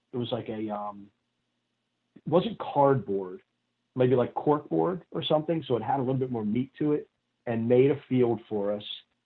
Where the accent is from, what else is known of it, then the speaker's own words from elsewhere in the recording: Catonsville, Maryland, United States; Growing up in Catonsville, Simply Soccer was a place in Old Ellicott City when I was growing up that had everything soccer.